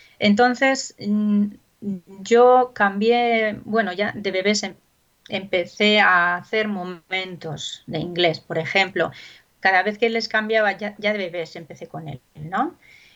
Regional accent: Bilbao, Basque Country, Spain; now in Alcalá de Henares, Spain; yo soy de Bilbao, aunque actualmente vivo cerca de Alcalá de Henares, en Madrid.

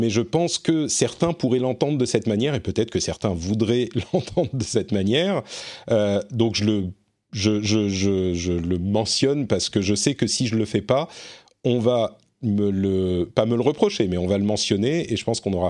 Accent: France; J'ai l'impression qu'elle est moins présente chez nous en France, peut-être en Europe

